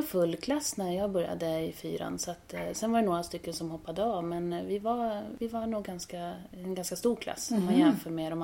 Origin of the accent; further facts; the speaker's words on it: Tyresö, Stockholm County, Sweden; Ja, min vagga stod här i Tyresö. Jag är född och uppvuxen här i Tyresö. I Hanviken bor mina föräldrar bor fortfarande kvar i huset som jag är uppvuxen i.